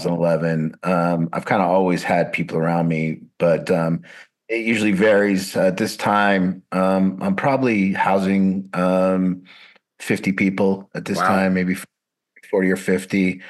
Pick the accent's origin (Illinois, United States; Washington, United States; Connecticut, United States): Washington, United States; Seattle; Yeah, I'm from the Seattle King County area.